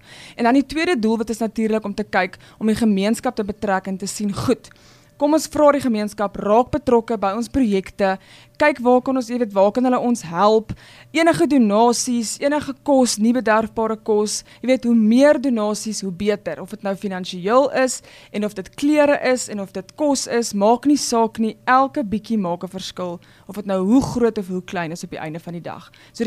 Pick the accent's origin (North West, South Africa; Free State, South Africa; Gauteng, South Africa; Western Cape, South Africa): Gauteng, South Africa; Centurion; Wel, ek is 'n Suid-Afrikaner, ek is hier gebore, ek het hier groot geword, Laerskool Rooiskraal skool gegaan, gematrikuleer by die Hoërskool Uitsig en nog al die pad in Centurion.